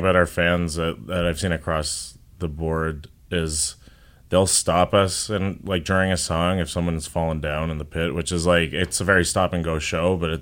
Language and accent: English; Canada; because they know we're Canadian and we're like, we invented the politeness.